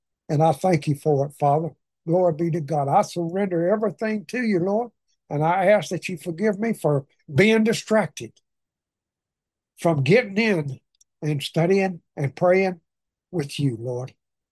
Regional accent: Arkansas, United States; accent: Arkansas; I have a little bit of my Arkansas accent and his South African accent don't mix for some reason.

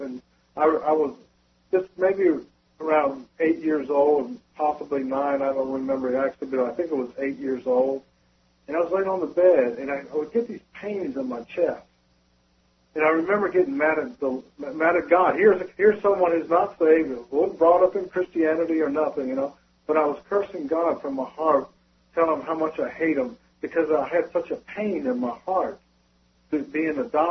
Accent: Philadelphia, Pennsylvania, United States; also born or lived in Orlando / Fairfield, California; I'm from Philadelphia. We moved down to Orlando, then out there in Fairfield, California, where the B-52s were.

